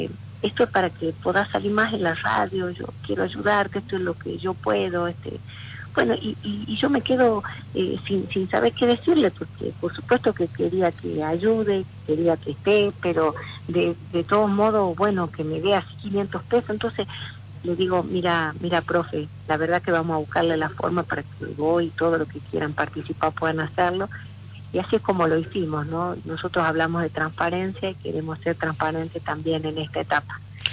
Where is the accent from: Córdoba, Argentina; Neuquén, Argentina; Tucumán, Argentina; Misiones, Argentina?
Tucumán, Argentina; Alberdi; born there; cuando vamos a visitar mi pueblo natal, Alberdi